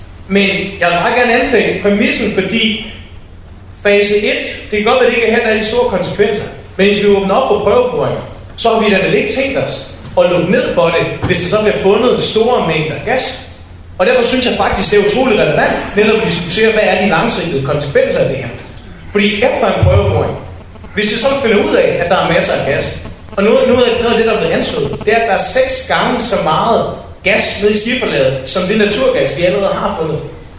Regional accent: North Denmark Region, Denmark; jeg voksede op her i Vendsyssel med historien omkring

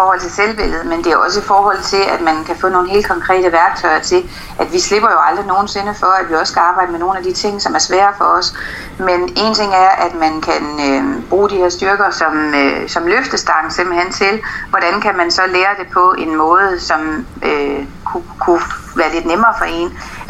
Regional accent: Frederikshavn, North Denmark Region, Denmark; jeg er selv født og opvokset i Frederikshavn. Jeg har gået på Frederikshavn Gymnasium.

